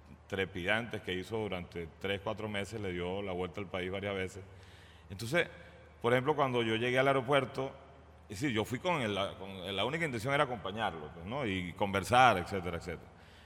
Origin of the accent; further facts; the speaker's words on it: Venezuela; Y nosotros, ¡hey, somos venezolanos!